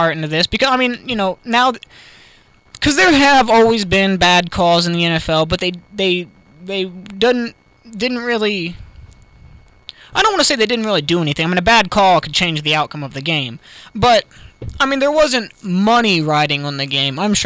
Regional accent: Ohio, United States; I mean, we're from Ohio, so it's fairly new around here.

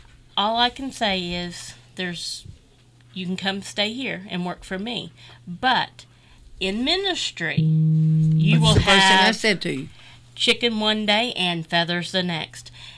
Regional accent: Branson, Missouri, United States; and I came from the Branson area, so I was already into country music.

